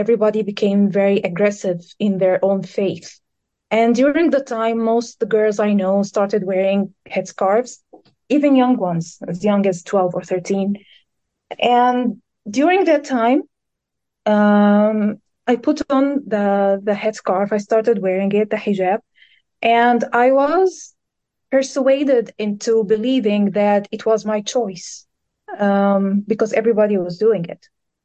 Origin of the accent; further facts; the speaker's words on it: Egypt; I'm from Egypt, and I have been struggling with spirituality before I joined